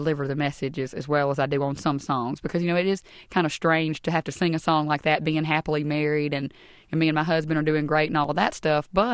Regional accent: Coffeyville, Alabama, United States; Rory's Radio kind of links back to growing up in Coffeyville, Alabama, and being such a rootsy person from the time I was just a little bitty thing.

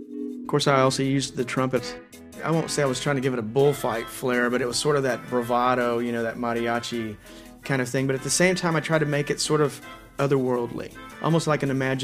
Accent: Texas, United States; I'm Mexican and I'm from Texas

